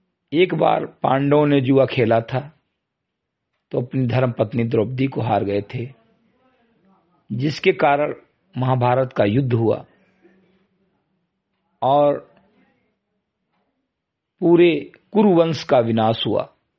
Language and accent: Hindi; Bahraich, Uttar Pradesh, India; ग्राम सभा सिमरी गटई विकासखंड मेनपुरा जनपद बहराइच का मूल निवासी हूं